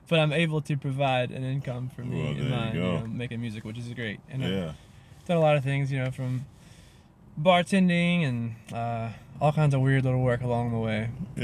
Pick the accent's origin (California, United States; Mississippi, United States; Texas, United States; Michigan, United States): Mississippi, United States; Madison; also born or lived in Jackson / Clinton / Flowood; I lived in Jackson and Clinton and Flowood and Madison, but I grew up mainly in Madison, kind of out in the country. And but then I moved here in 2003